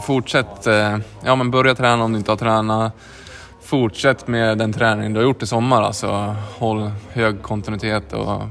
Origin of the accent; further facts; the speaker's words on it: Jämtland County, Sweden; köra någonting mer där hemma i Jämtland innan